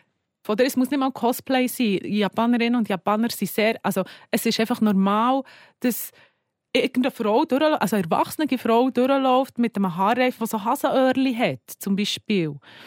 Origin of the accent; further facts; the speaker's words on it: Switzerland; ich komme aus der Schweiz.